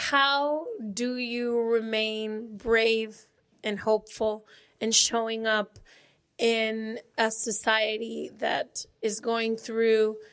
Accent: Guadalajara, Jalisco, Mexico; English is a second language; Yeah, we're from Guadalajara.

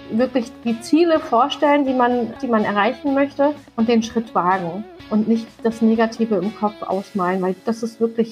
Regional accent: Hamburg, Germany; Also ich bin mitten auf dem Kiez groß geworden. In den 80ern war es ja auch wirklich unheimlich heikel da, also an der Talstraße. Das ist die Querstraße zur Reeperbahn. Als Gastarbeiterkind

